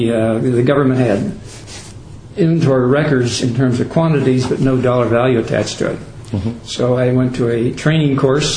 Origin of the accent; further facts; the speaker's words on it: Wayne, Pennsylvania, United States; born there; Okay, I was born in Wayne, Pennsylvania in 1929, December 29, just a couple months after the big crash.